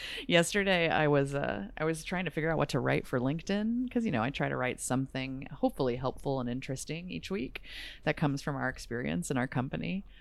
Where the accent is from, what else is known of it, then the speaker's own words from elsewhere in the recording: Kansas City, Missouri, United States; KC news out of Kansas City, my hometown.